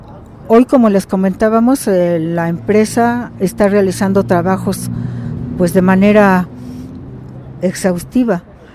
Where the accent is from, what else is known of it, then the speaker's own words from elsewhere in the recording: Mexico; no olvidemos que como mexicanos